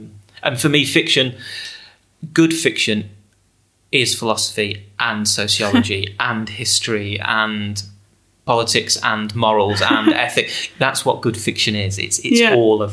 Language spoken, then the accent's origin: English; England, United Kingdom; as a, you know, 16-year-old growing up in England.